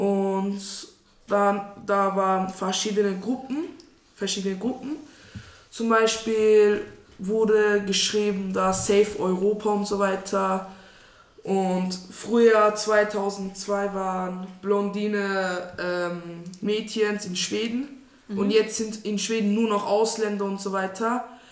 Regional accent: Turkey; now in Germany; ich komme aus Türkei und ich habe ja gesagt, dass ich Moslem bin, aber Christentum respektiere

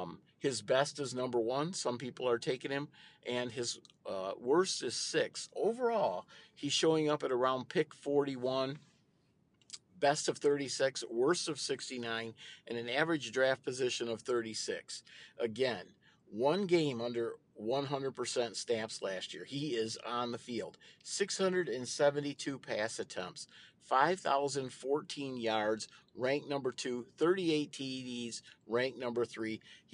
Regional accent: Clinton, Michigan, United States; Matthew Sexton is from my hometown of Clinton, Michigan

